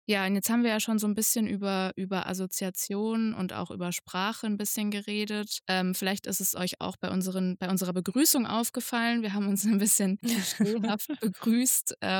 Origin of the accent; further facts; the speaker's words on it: Mannheim, Baden-Württemberg, Germany; wenn ich sage, ich komme aus Mannheim